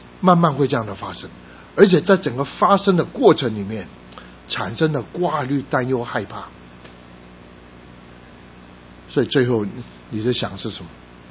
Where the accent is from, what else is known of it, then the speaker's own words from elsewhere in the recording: China; 他是印度人，我是中国人